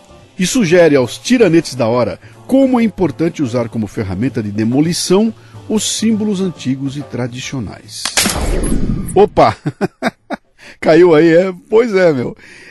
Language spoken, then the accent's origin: Portuguese; Bauru, São Paulo, Brazil; Eu vou pensar em Bauru, por exemplo, a minha cidade natal.